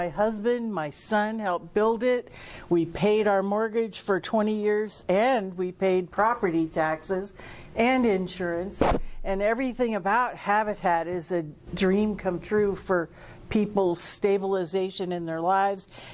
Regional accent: Eugene, Oregon, United States; we're from Eugene

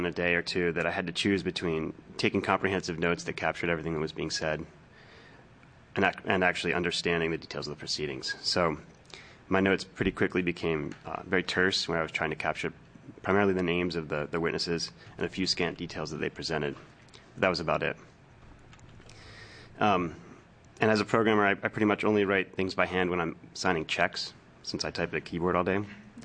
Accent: Portland, Oregon, United States; I'm a programmer from Portland

